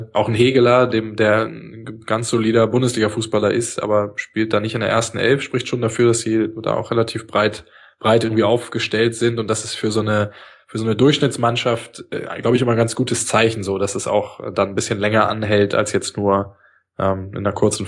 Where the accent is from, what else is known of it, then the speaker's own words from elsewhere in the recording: Berlin, Germany; Ich bin Berliner.